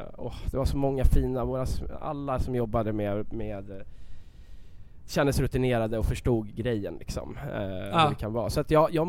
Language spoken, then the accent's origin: Swedish; Stockholm, Stockholm County, Sweden; Jag är uppväxt på Södermalm i Stockholm.